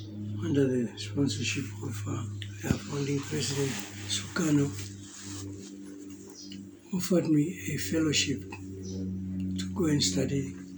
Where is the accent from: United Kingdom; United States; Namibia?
Namibia; I said, "No, I come from Southwest Africa."